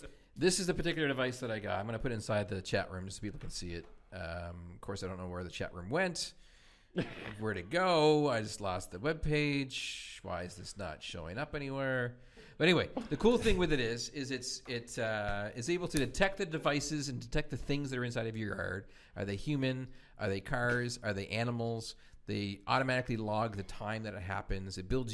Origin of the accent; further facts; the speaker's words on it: East Coast, United States; I'm from the East Coast, and the East Coast have these things called wharf rats.